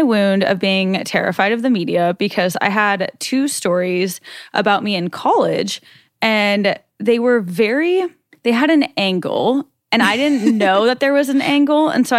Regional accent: Nebraska, United States; I was like, yeah, I'm from Nebraska, but I'm not giving him context to my entire life.

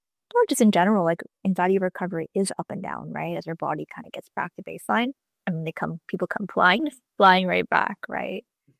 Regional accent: Canada; as a Canadian, you know, we can't just go to the doctor and just and pay.

